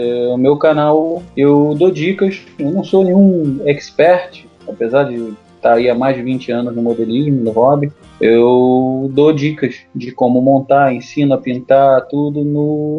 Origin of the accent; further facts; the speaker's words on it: Rio de Janeiro, Brazil; now in Teresópolis, Brazil; Eu sou tijucano, nasci e fui criado no Rio de Janeiro, na zona norte mesmo. E há 21 anos, mais ou menos, eu mudei para Teresópolis.